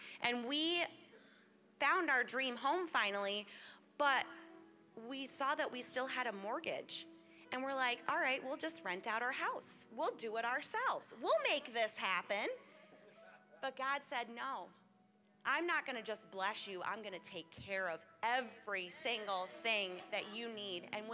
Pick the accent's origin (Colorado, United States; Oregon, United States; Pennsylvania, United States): Pennsylvania, United States; Wyalusing; And we are from Wyalusing, Pennsylvania.